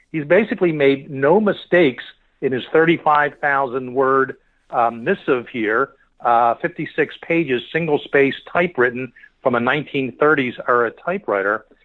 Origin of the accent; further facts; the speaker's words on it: Philadelphia, Pennsylvania, United States; I grew up in Philadelphia, and I've sort of worked my way out of traditional Philadelphia dialect features.